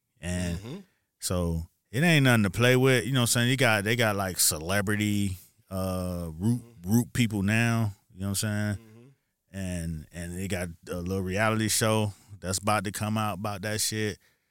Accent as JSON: {"language": "English", "town": "Miami", "region": "Florida", "country": "United States", "said": "I mean, I've been around. I'm from Miami, so a lot of that shit was going around."}